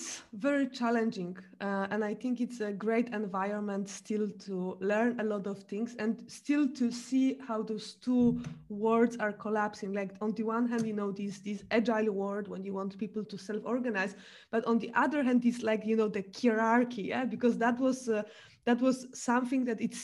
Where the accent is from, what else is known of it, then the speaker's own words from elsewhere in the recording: Poland; English is a second language; and I'm happy that I was born and raised in Poland.